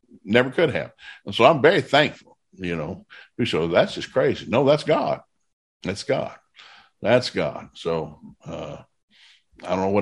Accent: the South, United States; And so I grew up in the South. We thought, well, you get one spouse

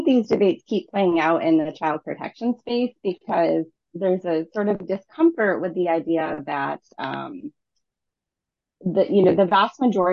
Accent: Michigan, United States; my home state of Michigan had actually faced a major lawsuit.

